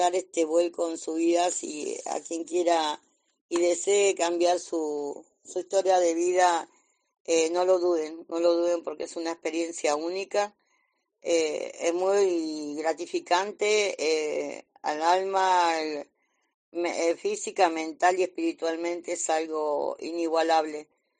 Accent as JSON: {"language": "Spanish", "region": "Buenos Aires", "country": "Argentina", "said": "soy de Buenos Aires, Argentina"}